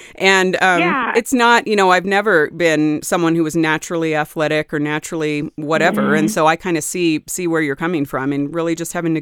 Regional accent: California, United States; I'm from the Bay Area originally.

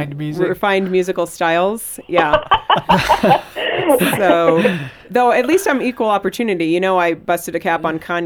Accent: San Jose, California, United States; also born or lived in Mountain View; Yeah, San Jose and Mountain View is where I grew up.

